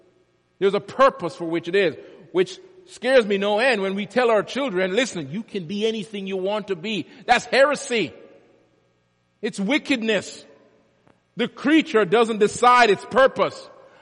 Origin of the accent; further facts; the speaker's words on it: Jamaica; When I was growing up in Jamaica, we used to have soccer games